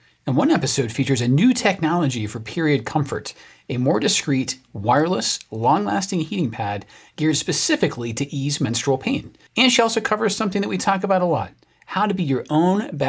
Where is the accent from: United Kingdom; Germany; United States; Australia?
United Kingdom; Scotland; And I'm from a different island. I'm from Scotland, and we have the second worst rate of cardiovascular disease per capita of any nation on earth.